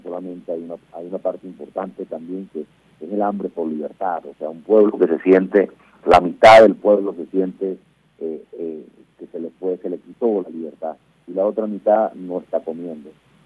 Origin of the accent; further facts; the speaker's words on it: Venezuela; O sea, como venezolano, tengo la responsabilidad de cooperar